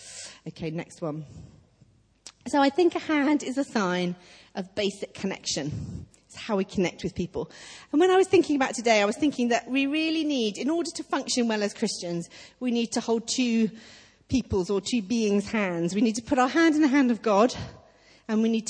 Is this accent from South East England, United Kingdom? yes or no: yes; South East England, United Kingdom; And I know nothing because I grew up in Surrey.